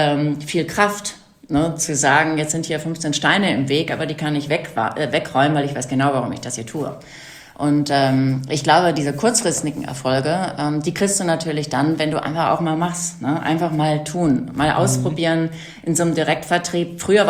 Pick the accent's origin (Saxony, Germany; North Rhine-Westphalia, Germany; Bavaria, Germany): North Rhine-Westphalia, Germany; Ich bin auf dem Bauernhof groß geworden in Westfalen